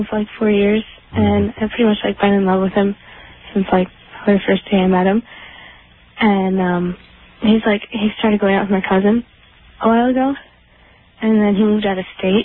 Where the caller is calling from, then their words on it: Illinois, United States; Illinois.